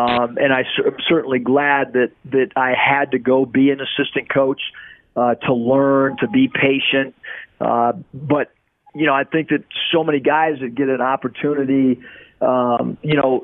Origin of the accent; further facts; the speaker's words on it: San Diego, California, United States; growing up in San Diego, California